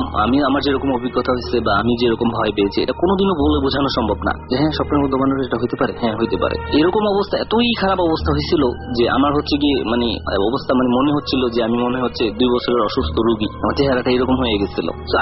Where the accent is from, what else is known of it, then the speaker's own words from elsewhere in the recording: Ulania, Barisal Division, Bangladesh; now in Dhaka, Bangladesh; তো আমি আমার গ্রামের বাড়িতে চলে যাই, বরিশাল হিন্দিগঞ্জ উলানিয়াতে চলে যাই।